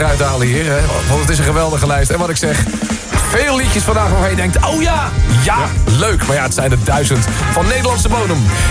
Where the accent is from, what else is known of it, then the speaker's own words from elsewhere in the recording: Epe, Gelderland, Netherlands; Ik kom van Epe